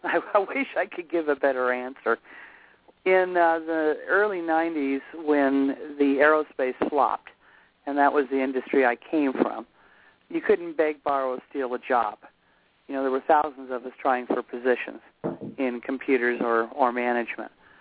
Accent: California, United States; moved away; I'm not born here. I'm from California originally. But we've been here now almost 25 years, so they say I can call myself a resident.

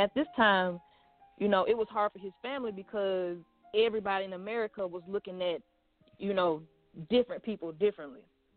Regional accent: United States; as an American, you know, when things like this happen, everybody's in shock.

